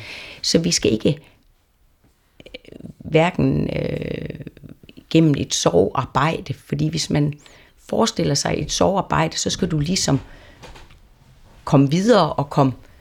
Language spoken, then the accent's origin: Danish; North Denmark Region, Denmark; nu er jeg selv vendelbo